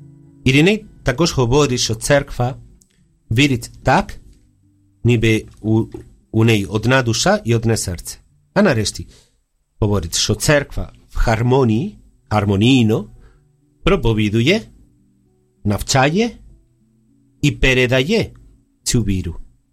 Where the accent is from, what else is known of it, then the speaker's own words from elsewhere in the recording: Spain; Ukrainian is a second language; now in Ukraine; Я сам іспанець, тут уже 21 рік на Україні.